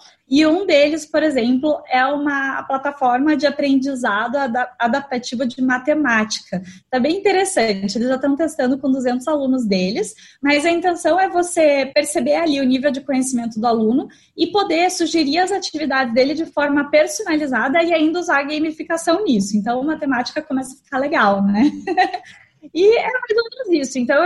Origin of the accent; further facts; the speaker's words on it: Curitiba, Paraná, Brazil; que eu conheço mais que eu sou de Curitiba